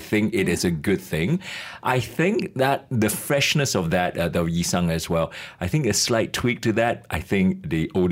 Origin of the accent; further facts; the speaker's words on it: Kota Bharu, Kelantan, Malaysia; I'm from Kota Bharu, so there's no such thing as yisang until we found out from KL that there's such thing.